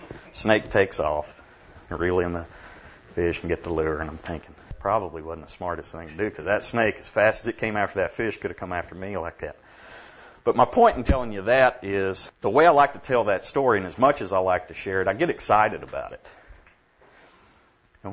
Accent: Dallas, Texas, United States; We're from Dallas, and we are lay leaders in a discipleship ministry at our church there

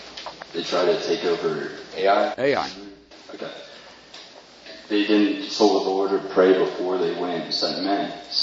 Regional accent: Killeen, Texas, United States; I'm from Killeen by Fort Hood.

